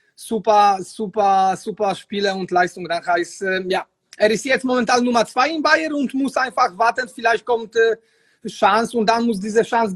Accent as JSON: {"language": "German", "country": "Poland", "second_language": "German", "moved": "yes", "said": "Ja, ich komme aus Polen, ich habe keine Angst"}